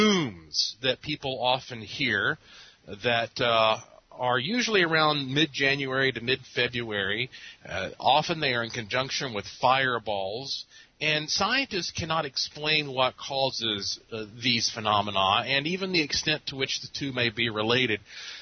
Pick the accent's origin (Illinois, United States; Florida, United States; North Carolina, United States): North Carolina, United States; Asheville; I'm referring to Asheville, where you are, my hometown, is such a paranormally active place